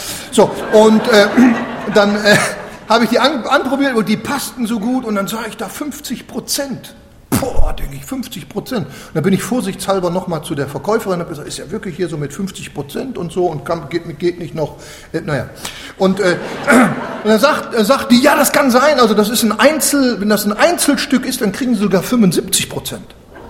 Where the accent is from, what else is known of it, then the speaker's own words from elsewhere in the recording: Switzerland; ich bin ja Schweizer.